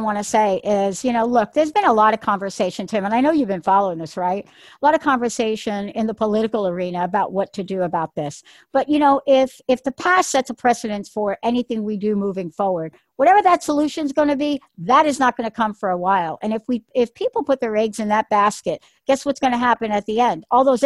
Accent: Bronx, New York, United States; I mean, I'm a girl from the Bronx. I mean, I barely graduated high school. I was homeless at 17, right?

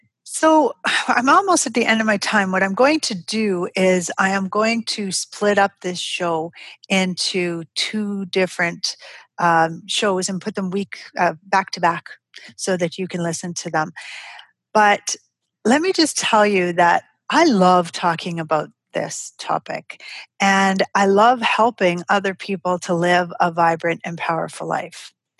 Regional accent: Canada; So I choose the Canadian whenever I can because, you know, I'm a Canadian gal at heart.

